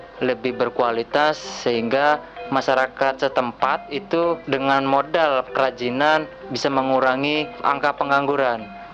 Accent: Lampung, Indonesia; Saya dari Lampung, Pak.

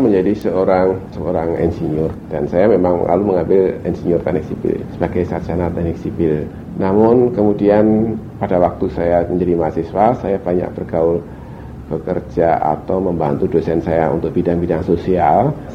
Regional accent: Yogyakarta, Special Region of Yogyakarta, Indonesia; born there; Saya lahir di Yogyakarta pada tanggal 17 Agustus 1952. Saya 7 bersaudara, saya anak nomor 2.

